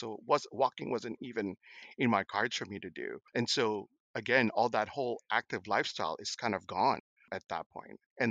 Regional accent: Philippines; Being, I don't know if I'm stereotyping here, but being Filipino, I played basketball, of course.

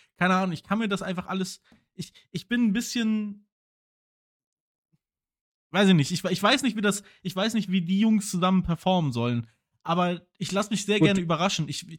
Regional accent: Dortmund, North Rhine-Westphalia, Germany; Ich bin natürlich auch als Dortmunder ein bisschen heartbroken

